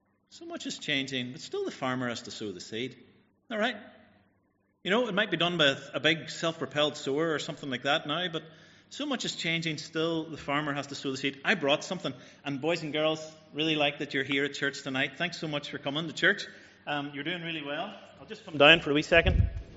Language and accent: English; County Donegal, Ireland; I'm from Donegal, if I didn't say that at the start.